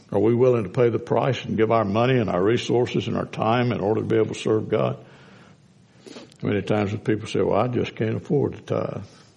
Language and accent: English; Louisiana, United States; Now, I grew up in Webster Parish.